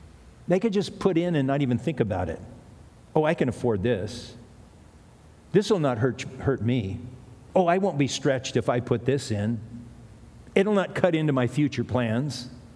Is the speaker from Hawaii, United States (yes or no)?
yes; Hawaii, United States; You see, I grew up surfing on the North Shore, surfboard builder, and that was my God, surfing, really.